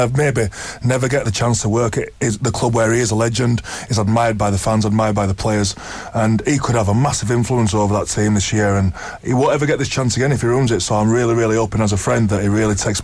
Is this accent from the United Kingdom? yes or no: yes; England, United Kingdom; as an Englishman